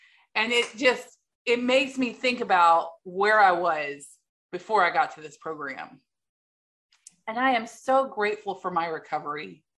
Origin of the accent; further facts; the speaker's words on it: Atlanta, Georgia, United States; recovering food addict. I'm so grateful to be here today. I'm from Atlanta, and I have been in OA for 9 years